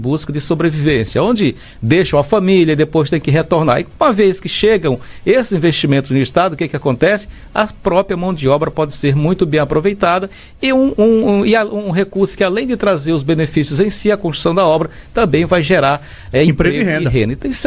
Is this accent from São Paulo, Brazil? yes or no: no; Maranhão, Brazil; Eu, como maranhense nato do interior do estado